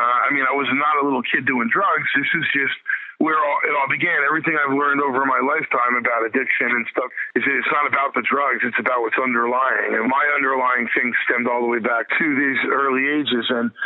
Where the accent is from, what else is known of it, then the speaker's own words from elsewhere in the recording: New Jersey, United States; But I grew up in New Jersey in a great community. I was brought up a Catholic, you know, good Irish Catholic lad.